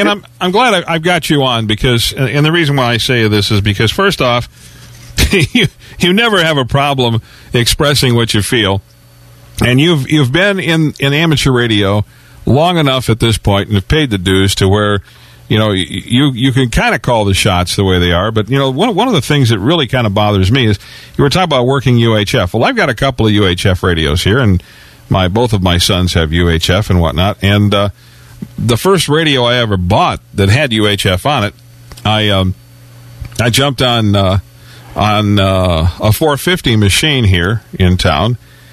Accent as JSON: {"language": "English", "town": "Detroit", "region": "Michigan", "country": "United States", "said": "And I said, well, I'm originally from Detroit. Does that count?"}